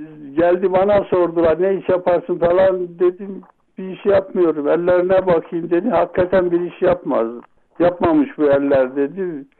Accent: Aşkale, Erzurum, Turkey; Erzurum Aşkele doğumluyum. 1948, işte hayat başlıyor, çocukluk köyde, Erzurum'da, Aşkele'de devam ediyor.

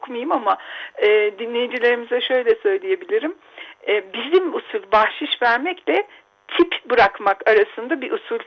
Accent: Black Sea Region, Turkey; Valla ben Karadenizliyim ama hiç balıktan anlamam.

